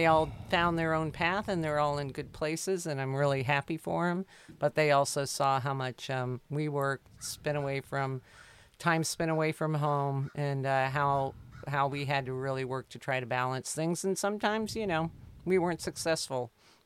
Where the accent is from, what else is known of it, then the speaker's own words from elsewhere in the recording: Dayton, Ohio, United States; moved away as an adult; well, I grew up in Dayton, Ohio. I didn't even know who Smokey the Bear was, and I moved out west when I was 18.